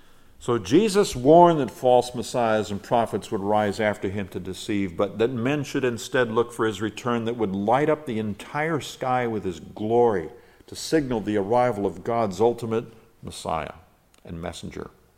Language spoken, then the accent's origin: English; Nigeria; I grew up in Nigeria, West Africa, and spent approximately 15 years out there, and 7 of those years were spent in northern Nigeria amongst Muslims.